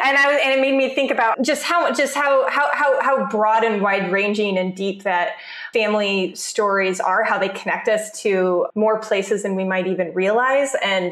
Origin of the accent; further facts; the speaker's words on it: St. Joseph, Michigan, United States; I grew up in St. Joseph, Michigan, which is a river town that is right on the shore of Lake Michigan.